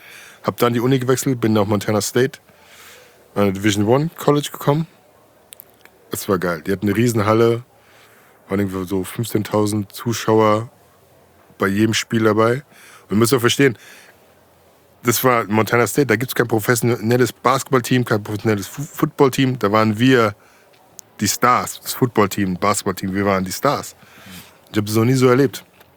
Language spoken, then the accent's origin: German; Frankfurt, Hesse, Germany; ich bin in Frankfurt aufgewachsen